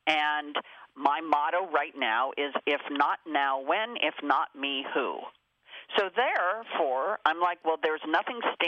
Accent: Los Angeles, California, United States; I am born and raised in Los Angeles, so it has been

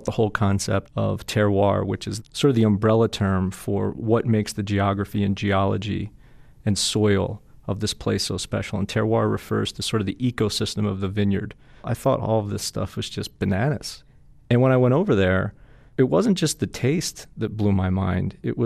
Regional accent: Philadelphia, Pennsylvania, United States; And I grew up in Philly, real working class neighborhood.

